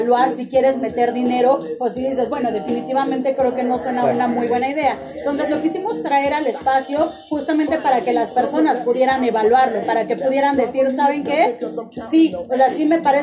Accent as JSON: {"language": "Spanish", "country": "Mexico", "said": "Somos de México. ¿Qué no se nos notan las raíces mexicanas?"}